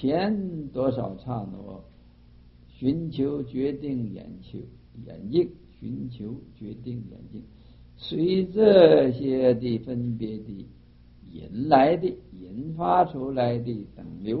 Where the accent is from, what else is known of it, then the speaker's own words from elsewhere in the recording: China; 你像就是我们中国人没有学过英文的